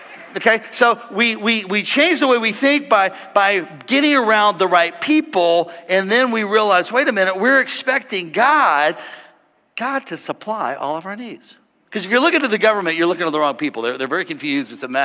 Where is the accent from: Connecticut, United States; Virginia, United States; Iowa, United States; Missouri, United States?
Missouri, United States; St. Louis; I grew up in South St. Louis. Florida doesn't know about this, but we lived in a real rough part of town, and we never worried about getting abducted.